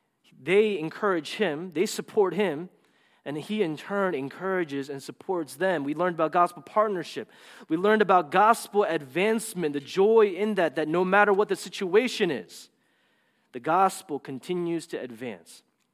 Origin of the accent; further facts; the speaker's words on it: East Coast, United States; I'm from the East Coast. Some people say I'm a bad driver.